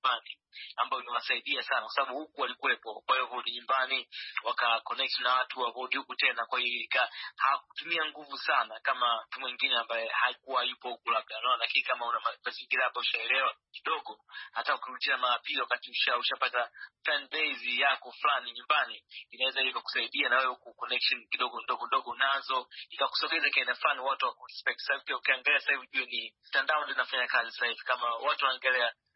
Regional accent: Tanzania; kama natoka Tanzania

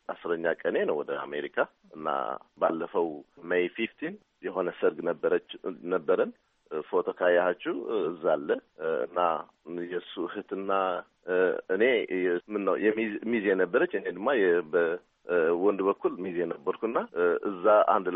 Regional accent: Asmara, Maekel, Eritrea; also born or lived in Khartoum; ተወልጄ ያደኩበት አስመራ ገዛ ማንዳ ጣሊያን የሚባል ሰፈር ነው

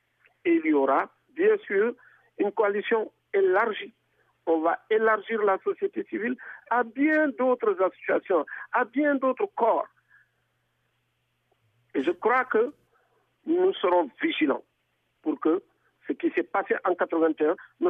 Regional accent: Senegal; nous sommes des Sénégalais. Nous travaillons au Sénégal et nous mènerons la campagne ici au Sénégal

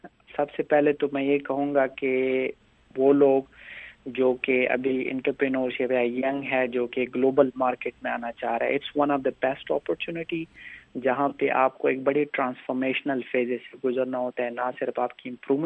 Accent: Pakistan; now in United States; چونکہ میں پاکستان سے ہوں جو کہ ایک ڈیولپنگ کنٹری ہے

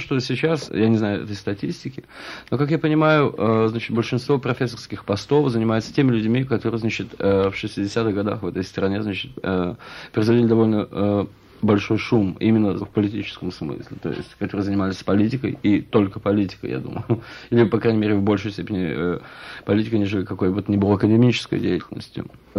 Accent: Russia; ясно, что я из России, значит, меня можно спросить об этом.

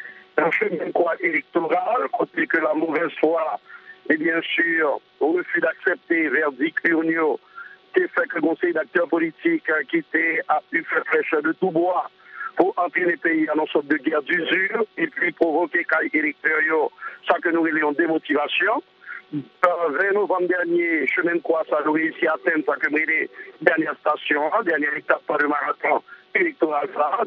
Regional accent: Haiti; me dit, en tant qu'haïtien, après le passage et l'inondation que tu gagnais

